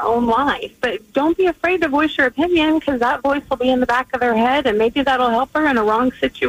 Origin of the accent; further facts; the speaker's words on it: Jersey Village, Texas, United States; I'm a native Houstonian, and I'm 52 years old, and I grew up in Jersey Village